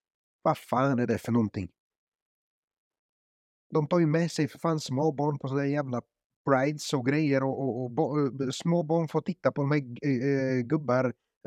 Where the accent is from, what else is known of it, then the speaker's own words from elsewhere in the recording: Borås, Västra Götaland County, Sweden; och jag är från Borås.